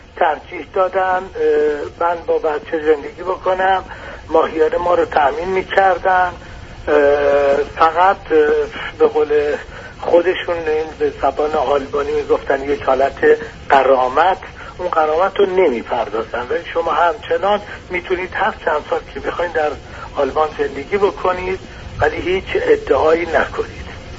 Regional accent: Iran; also born or lived in Italy; now in Germany; 40 سال پیش، سال 58-59 من از ایران اومدم بیرون. حدود 20 و چند سال در ایتالیا زندگی کردم. به علت فشار اقتصادی که وارد ایتالیا شد، سال 2000 به آلمان نقل انتقال دادم.

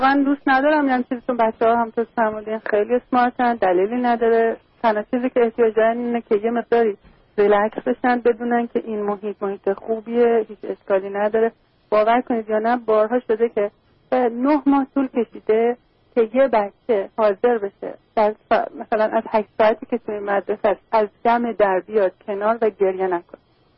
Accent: Iran; من ایرانی هستم و فارسی حرف می‌زنم

